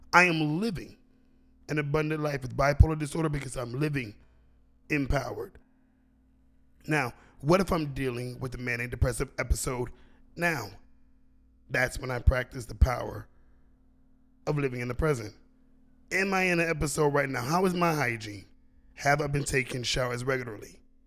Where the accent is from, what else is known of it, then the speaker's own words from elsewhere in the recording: Texas, United States; I am from the Austin, San Antonio Metroplex of Texas